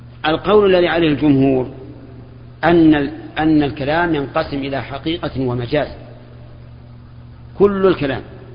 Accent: Najd, Saudi Arabia; أما عندنا في نجد فالشاة هي الأنثى من الضأن

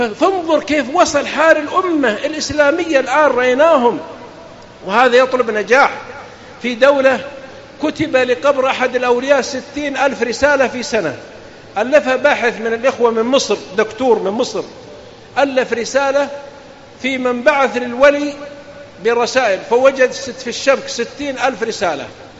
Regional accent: Saudi Arabia; اعتزل الوزارة عندنا في السعودية من 50 سنة

